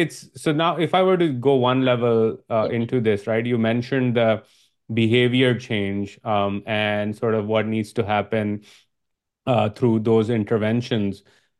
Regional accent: Karachi, Sindh, Pakistan; And growing up in Karachi, often what would happen is the receptacles of the charger, the silver thing here, would get rust on it.

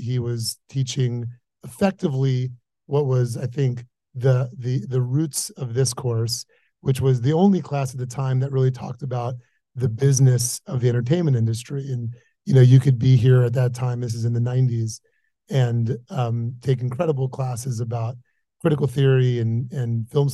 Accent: Florida, United States; So I grew up in Florida, as far away from the entertainment business as it gets.

